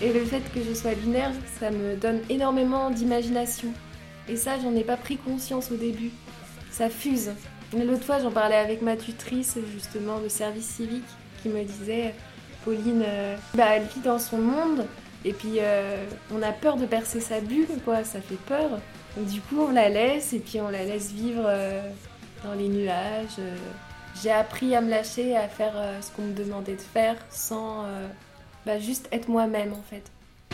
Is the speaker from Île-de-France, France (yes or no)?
no; Orléans, Centre-Val de Loire, France; moved away; J'ai 22 ans. Je viens d'Orléans. Et je suis partie de ma ville natale pour faire mes études en art du spectacle.